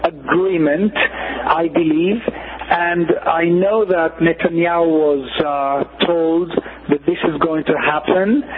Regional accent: Israel; and I was from Israel

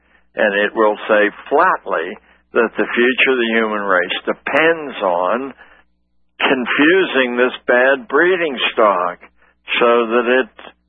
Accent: Pennsylvania, United States; But I grew up in the Scotch-Irish part of western Pennsylvania around Pittsburgh

